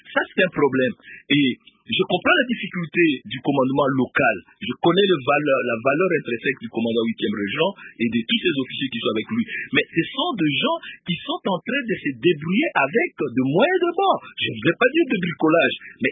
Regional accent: DR Congo; en tant que Congolais

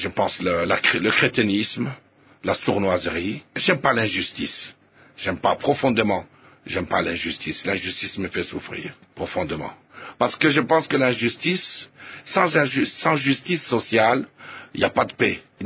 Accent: Kinshasa, DR Congo; born there; Ouais, je suis né à Matongé. Je suis né Riboleko numéro 2 à Matongé. Je suis né dans une maison, ce qui est un privilège.

